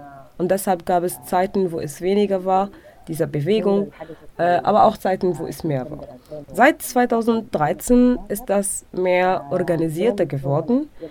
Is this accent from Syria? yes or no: no; South Kordofan, Sudan; now in Khartoum, Sudan; Ich bin in Südkordofan aufgewachsen.